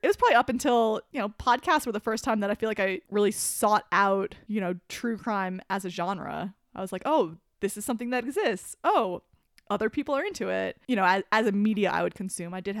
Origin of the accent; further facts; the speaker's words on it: New Jersey, United States; Well, I'm a bit spoiled because I grew up in New Jersey